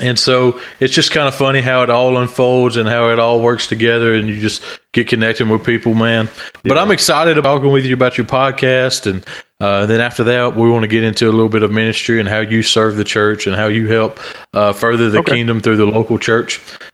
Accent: Alabama, United States; On their defense, I am from Alabama as well.

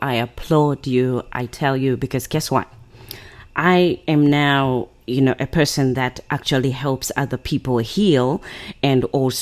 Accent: Zimbabwe; I'm originally from Zimbabwe

